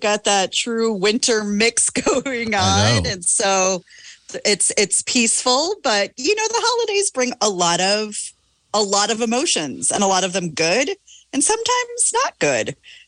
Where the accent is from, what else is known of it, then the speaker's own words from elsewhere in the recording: Richland Center, Wisconsin, United States; I actually met my now husband in my 40s in my hometown of Richland Center at the bowling alley.